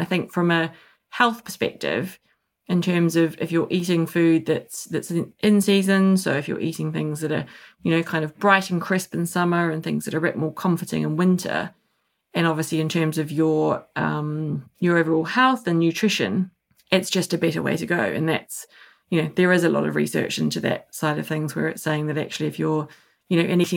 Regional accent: New Zealand; I grew up in New Zealand, so I kind of had the opposite end of the spectrum of lots of space, being surrounded by lots of produce.

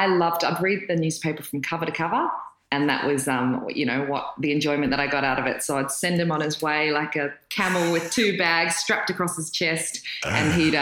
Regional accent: New Zealand; And I'm from New Zealand, so you probably can't hear it now

